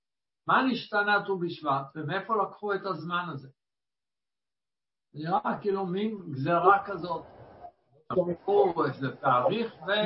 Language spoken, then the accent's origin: Hebrew; Jerusalem, Jerusalem District, Israel; וגדלתי בירושלים, אז בדרך כלל הנטיעות היו בפוסדור של ירושלים.